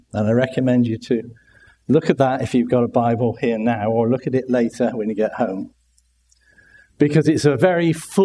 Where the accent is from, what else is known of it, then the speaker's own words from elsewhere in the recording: Bristol, South West England, United Kingdom; accent: Bristolian; And probably with my Bristolian accent, it sounds a bit different from the way they say it up here.